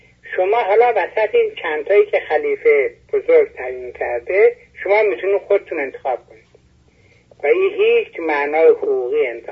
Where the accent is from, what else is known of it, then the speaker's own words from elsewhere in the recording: Iran; ما اول ایرانی هستیم، بعد خوزستانی هستیم، بعد خراسانی هستیم، بعد همدانی هستیم